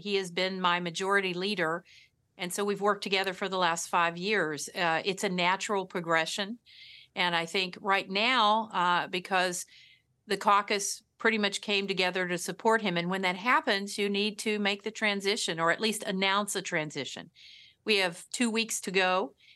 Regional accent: Virginia, United States; I grew up in a house with no running water. We didn't have health care. My dad was a lead and a coal miner, later a construction worker.

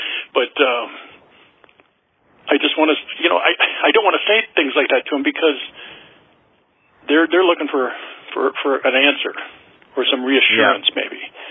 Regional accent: Anoka, Minnesota, United States; And we grew up in Anoka, Minnesota, and that's a suburb of, we're north of Minneapolis.

